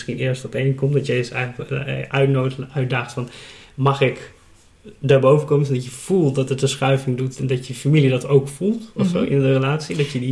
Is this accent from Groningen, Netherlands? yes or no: yes; Groningen, Netherlands; now in Ede, Netherlands; ik kom uit Groningen, ik zit nu in Ede.